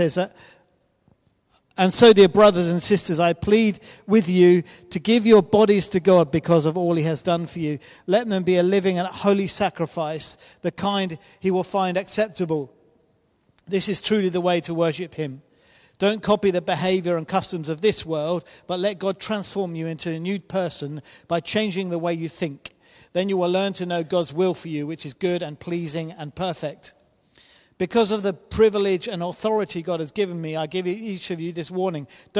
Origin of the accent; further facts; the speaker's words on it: United Kingdom; It seems really odd and strange to us as British people, but that's their culture.